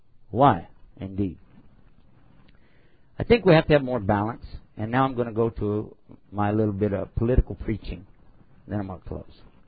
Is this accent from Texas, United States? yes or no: yes; Texas, United States; My Arabic will get better, and my English too. I am from Texas, so.